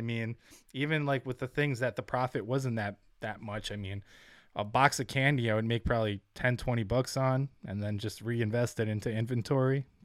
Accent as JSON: {"language": "English", "country": "Ukraine", "second_language": "English", "said": "if I don't say I'm from Ukraine or speak Ukrainian, or people don't know my last name, obviously … is more of an Eastern European name, you're not necessarily going to know, you know, what part of the world I'm from."}